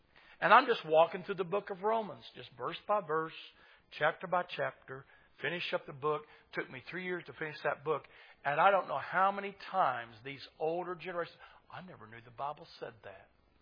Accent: Tulsa, Oklahoma, United States; When I grew up in North Tulsa, I was telling the young man right there, I grew up in North Tulsa. It was already an integrated school.

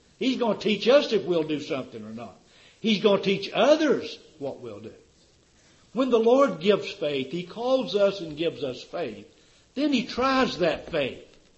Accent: Tennessee, United States; Boy, I was raised in Tennessee. We got one pair of shoes a year.

